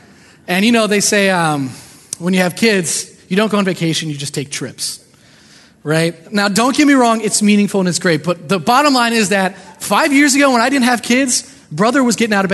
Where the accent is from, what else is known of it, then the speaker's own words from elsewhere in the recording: Pennsylvania, United States; I'm from Delaware County. We go down the shore, and I go to Sea Isle City